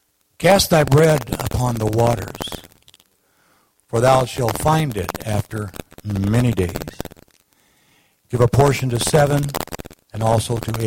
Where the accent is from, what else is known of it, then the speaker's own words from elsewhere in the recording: Hood River, Oregon, United States; I was raised up in Hood River, Oregon. That's where the Lord saw fit to take me in.